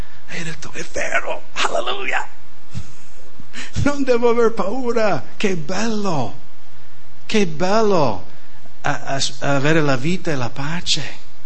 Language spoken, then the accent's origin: Italian; Kent, United States; Italian is a second language; E mi ricordo un giorno stavo camminando con la mia macchina lì a Kent, nel mio paese, e ho visto una macchina della polizia in borghese, perché abbiamo in America queste macchine